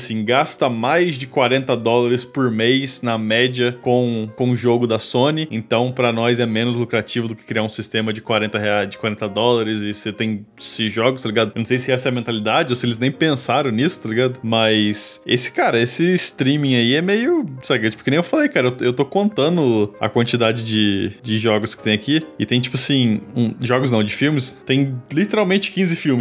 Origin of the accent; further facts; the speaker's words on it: Brazil; É difícil dizer o quanto disso é porque a gente é brasileiro e o quanto disso acontece com todo mundo, tá ligado?